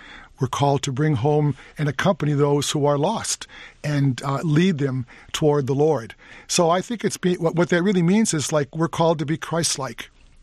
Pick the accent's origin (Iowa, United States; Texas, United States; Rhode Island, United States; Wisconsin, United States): Wisconsin, United States; Milwaukee; I'm from Milwaukee. I'm one of seven brothers, no sisters.